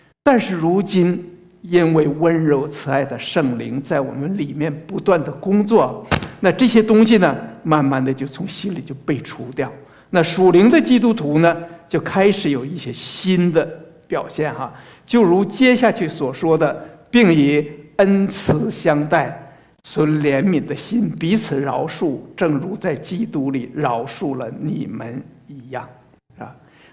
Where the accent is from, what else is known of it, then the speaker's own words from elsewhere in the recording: China; 这个我们中国人并不陌生